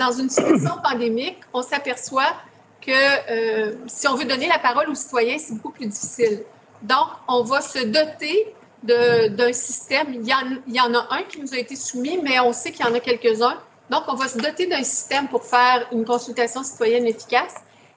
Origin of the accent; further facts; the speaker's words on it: Quebec, Canada; les services qu'on a chez nous, au Témiscamingue.